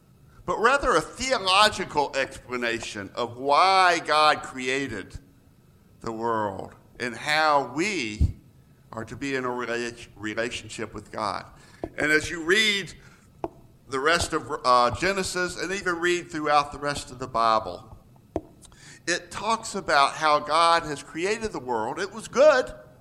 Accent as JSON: {"language": "English", "region": "the South", "country": "United States", "tie": "born or raised there", "said": "I grew up in the South, and I never noticed this until my wife pointed it out to me after she lived in the South a little bit."}